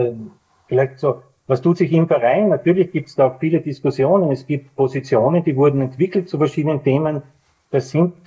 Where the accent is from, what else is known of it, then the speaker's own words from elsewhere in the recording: Styria, Austria; beginnt in meiner Kindheit in der Obersteiermark, in der ich ganz viel Zeit auf den Almen verbringen durfte, in den Bergen verbringen durfte